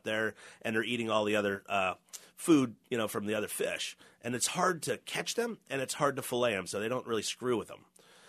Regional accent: Philadelphia, Pennsylvania, United States; as a city kid, you know, growing up in Philly area

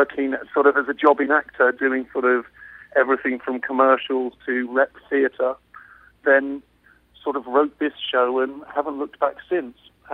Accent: London, United Kingdom; Oh, well, I'm from London in England

